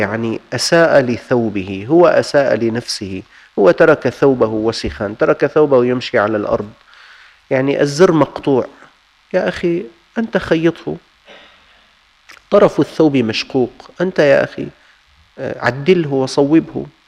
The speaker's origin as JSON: {"language": "Arabic", "country": "Syria", "said": "كان الموظفون عندنا في الشام"}